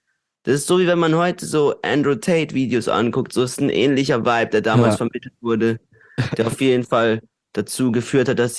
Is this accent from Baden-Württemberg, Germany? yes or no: yes; Durlach, Baden-Württemberg, Germany; Und ich denke mir so, Bro, ich bin aus Durlach.